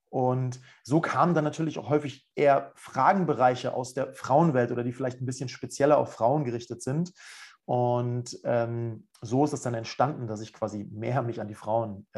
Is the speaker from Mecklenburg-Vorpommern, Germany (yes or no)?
yes; Schwerin, Mecklenburg-Vorpommern, Germany; moved away as an adult; now in Munich, Germany; Also ich komme aus Schwerin, lebe aber seit 11 Jahren mittlerweile in München und bin, glaube ich, vor knapp 20 Jahre sind es noch nicht, aber irgendwie 17, 18 Jahre aus meiner Heimatstadt weggezogen.